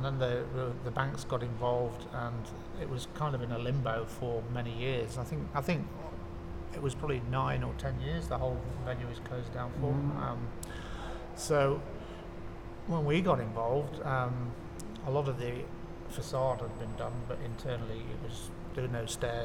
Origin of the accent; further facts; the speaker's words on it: Yorkshire and the Humber, United Kingdom; also born or lived in Hong Kong; now in Fremantle, Australia; Well, we moved here in 2001. We met in Hong Kong. We're both from Yorkshire in England, and we met while we were both living in Hong Kong for different reasons.